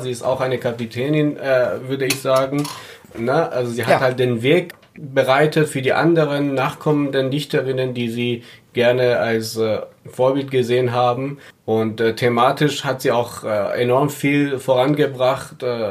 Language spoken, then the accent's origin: German; Iran; Also ich als Iraner lerne immer viele neue Sachen von dir.